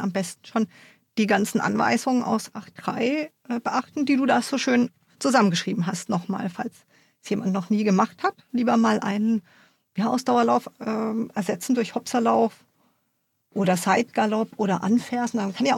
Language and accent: German; Freiburg, Baden-Württemberg, Germany; accent: Baden; moved away as an adult; now in Flensburg, Germany; ich komme ja eigentlich aus Freiburg und bin im Schwarzwald aufgewachsen, halt vielleicht auch ein bisschen an meinem badischen Dialekt und bin dann vor 2,5 Jahren vom äußersten Süden sozusagen in den äußersten Norden gezogen, nach Flensburg.